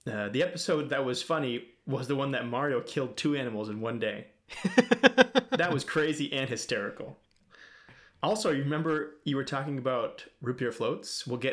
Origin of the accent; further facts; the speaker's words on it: Boston, Massachusetts, United States; I think we all have to say Red Sox because we're from Boston.